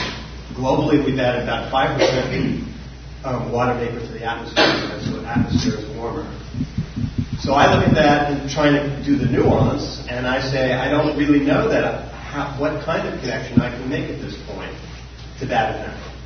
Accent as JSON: {"language": "English", "town": "Boulder", "region": "Colorado", "country": "United States", "said": "I'm from Boulder."}